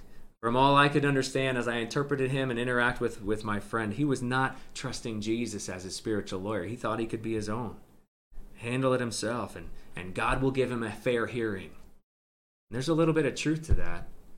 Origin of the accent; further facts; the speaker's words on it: Vermont, United States; I grew up in Vermont, and we were all pretty much the same up there.